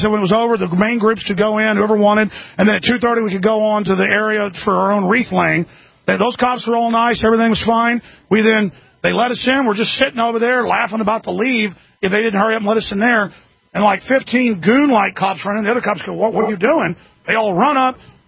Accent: Texas, United States; I say sir to everybody. I'm from Texas.

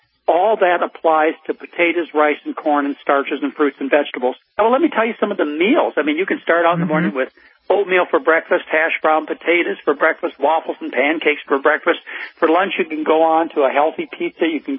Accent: Midwest, United States; I was from the Midwest, and I was raised on mashed potatoes.

